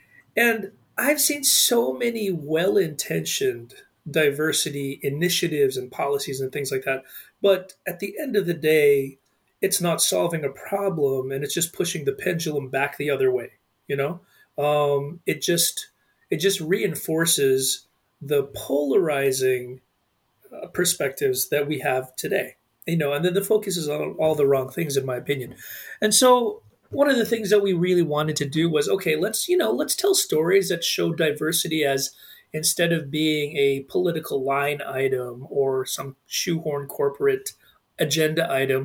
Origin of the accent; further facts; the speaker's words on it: Winnipeg, Manitoba, Canada; So I was born in Winnipeg, Manitoba. And so if you head up straight north of Sioux Falls, 8 hours or so, you get to it.